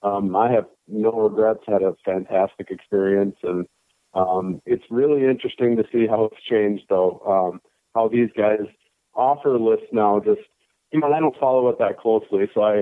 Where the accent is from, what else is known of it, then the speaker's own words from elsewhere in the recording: Minnesota, United States; I grew up in Minnesota. I grew up a Gopher fan.